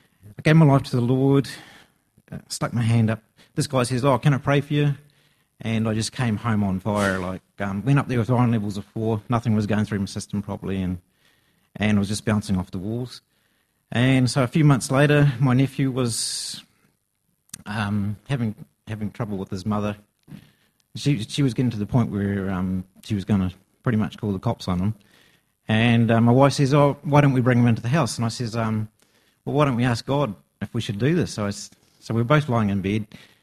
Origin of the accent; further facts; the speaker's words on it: Invercargill, Southland, New Zealand; I come from Invercargill. I was born there 46 years ago.